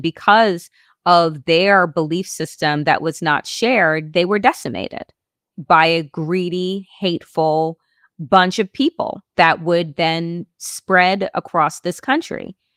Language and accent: English; Jamaica; I love being Jamaican. I love the culture and the food and the resilience and the poetry and the music